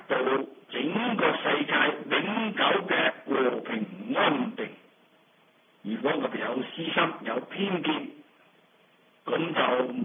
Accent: China; 三劫为蔽色身，我哋中国人讲嘅玉皇大帝啊

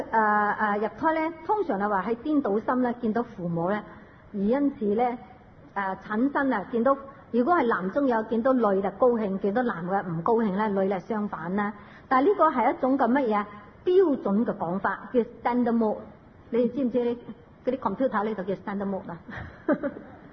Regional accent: China; 拜祖先系我哋中国有一种美德，我哋中国人咧就所谓饮水思源啊

